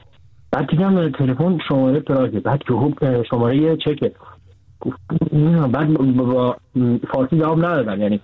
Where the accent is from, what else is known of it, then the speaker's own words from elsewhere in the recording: southern Iran, Iran; also born or lived in Isfahan; now in Mannheim, Germany; ما تو ایران اصفهان بودم، ولی اصفهانی نیستم، جنوبی هم.